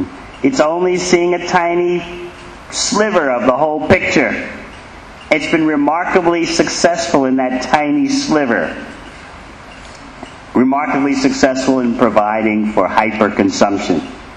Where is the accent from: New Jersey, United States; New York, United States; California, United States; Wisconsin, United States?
New York, United States; New York City; now in New Zealand; I said, I'm a refugee from New York.